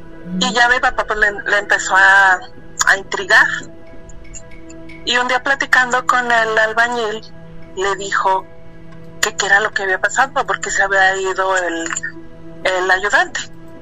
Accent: Jalisco, Mexico; now in Laguna Hills, United States; Soy de la Ribera de Chapala.

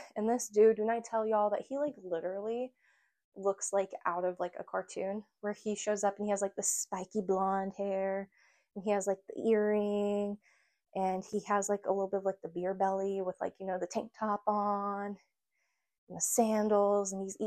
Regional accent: Indiana, United States; now in California, United States; I was going to leave California and go back to Indiana, go back to my hometown.

